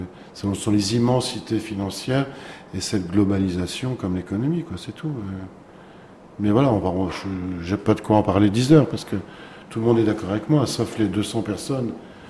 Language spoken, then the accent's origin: French; Grenoble, Auvergne-Rhône-Alpes, France; ma ville natale